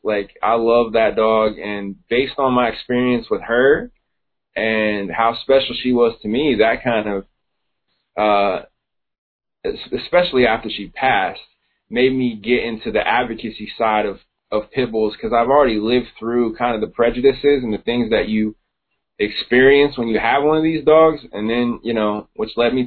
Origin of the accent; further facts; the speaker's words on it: Ohio, United States; I'm from Ohio, so I was just out at my dad's house, and he lives in the country